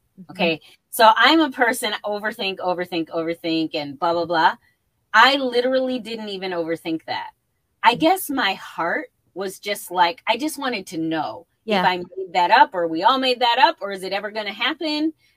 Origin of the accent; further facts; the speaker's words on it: Harvey, Illinois, United States; So I grew up in Harvey, Illinois, which is a lower middle income area.